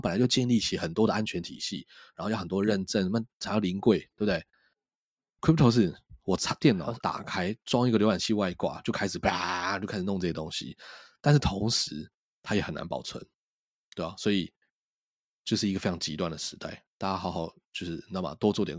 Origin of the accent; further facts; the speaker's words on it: Taiwan; 我们台湾这边就有一个 best practice